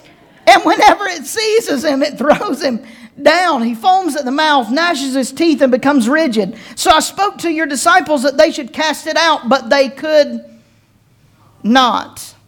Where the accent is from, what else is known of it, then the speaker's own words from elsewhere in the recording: East Coast, United States; But I was raised on the East Coast.